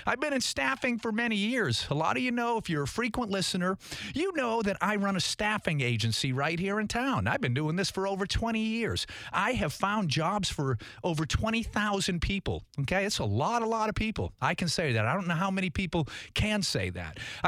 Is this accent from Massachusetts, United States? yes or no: yes; Tewksbury, Massachusetts, United States; And where I grew up, northeast of Boston in a little town called Tewksbury, Massachusetts, a solidly blue-collar town. It was a great place to grow up.